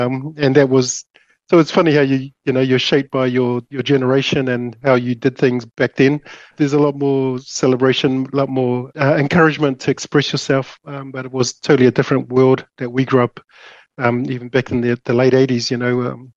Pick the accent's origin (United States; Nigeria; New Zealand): New Zealand; Auckland; growing up in West Auckland. We had a smallish house, but we had probably anything from 12 to 14 people living in that home.